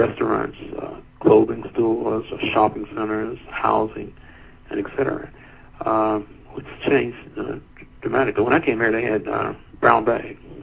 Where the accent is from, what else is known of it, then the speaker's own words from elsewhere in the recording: Winston-Salem, North Carolina, United States; also born or lived in Washington, D.C.; I was born in Washington, D.C., but I was raised and grew up in Winston-Salem, North Carolina.